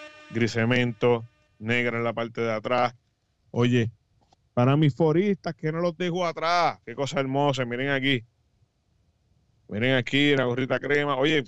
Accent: Puerto Rico; Mucha gente, como todo boricua, dejó todo para último.

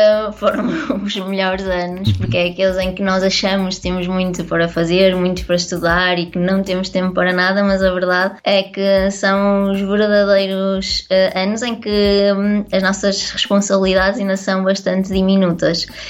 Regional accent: Maia, Porto, Portugal; eu sou do Porto e vivo, aliás, vivia com os meus pais na Maia, onde fiz todo, onde iniciei toda a minha escolaridade, a escola primária, o secundário, indo depois para o centro do Porto apenas quando iniciei a faculdade

